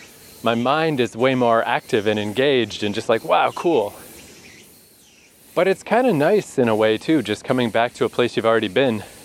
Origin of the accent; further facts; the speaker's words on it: Fredericton, New Brunswick, Canada; It's a little bit like when I was in my hometown for COVID years and I just hiked in Odell Park in Fredericton almost every day.